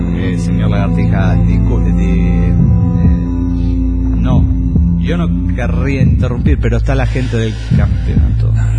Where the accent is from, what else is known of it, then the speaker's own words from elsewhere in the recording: Tultitlán, State of Mexico, Mexico; de Tutitlán, Estado de México, México.